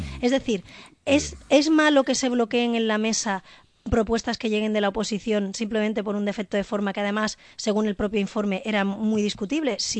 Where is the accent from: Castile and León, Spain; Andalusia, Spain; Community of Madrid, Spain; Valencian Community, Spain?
Andalusia, Spain; me he interesado, como andaluza que soy, por estas noticias que salían en la prensa